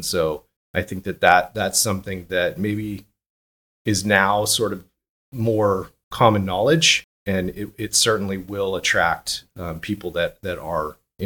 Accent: California, United States; Well, I grew up in the Bay Area, and I feel very fortunate that I was born in a generation that was privileged to see kind of the evolution of the internet.

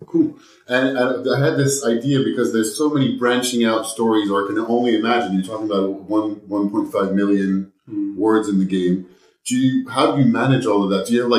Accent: France; I grew up in France

